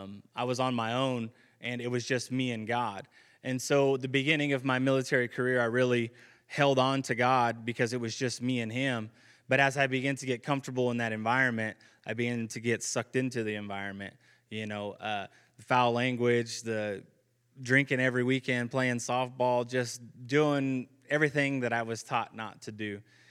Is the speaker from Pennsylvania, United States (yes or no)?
no; Wasco, California, United States; also born or lived in Lancaster, California; I was born in Lancaster, California. I was raised in a very small farming community by the name of Wasco. Wasco, California.